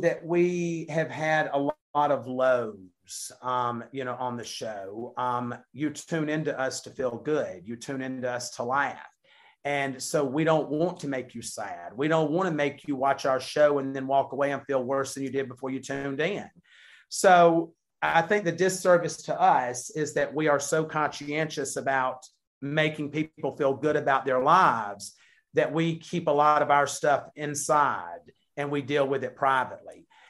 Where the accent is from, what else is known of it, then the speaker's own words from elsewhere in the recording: the South, United States; And I said, yeah, but we're from the South.